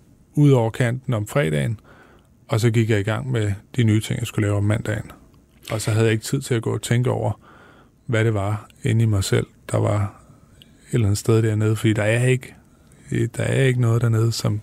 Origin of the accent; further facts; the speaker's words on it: Viborg, Central Denmark Region, Denmark; Altså det at gå fra at være i en almindelig situation i Viborg, hvor jeg voksede op